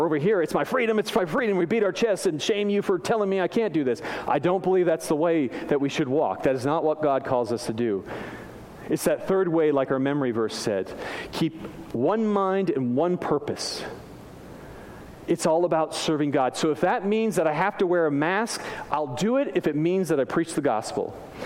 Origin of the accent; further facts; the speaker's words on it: California, United States; My home state, where I grew up, I lived for how long? 34 years? My home state of California is one of the perpetrators of persecuting Christians.